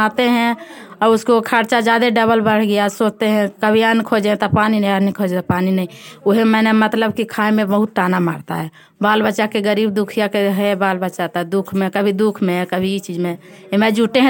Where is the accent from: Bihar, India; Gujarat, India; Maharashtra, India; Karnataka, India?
Bihar, India; Shahbazpur; शाहबाजपुर के रहने वाली।